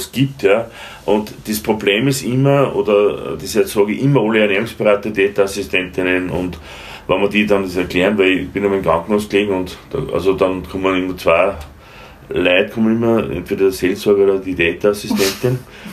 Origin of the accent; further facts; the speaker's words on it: Linz, Upper Austria, Austria; Oder als Linzer werde gegen die Wiener.